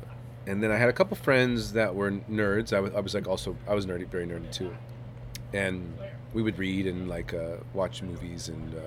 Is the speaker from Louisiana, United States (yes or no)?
no; Los Angeles, California, United States; I grew up in Los Angeles in sort of a square household, very nice, but very not very arts-based.